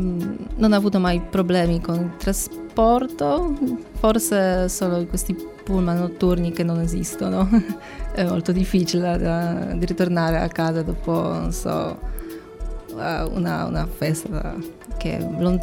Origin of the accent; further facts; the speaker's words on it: Poland; Italian is a second language; now in Cagliari, Italy; Dalla Polonia.